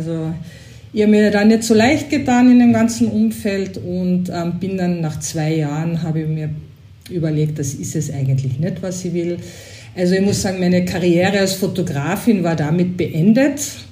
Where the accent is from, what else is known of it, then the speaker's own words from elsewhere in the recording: Carinthia, Austria; bin ich zurückgegangen nach Österreich und habe dann in Kärnten, wo ich her bin, den Lehrabschluss gemacht